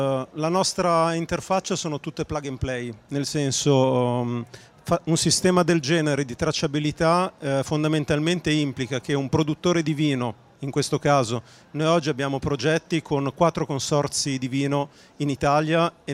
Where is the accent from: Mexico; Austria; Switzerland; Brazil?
Switzerland; vengo dalla Svizzera.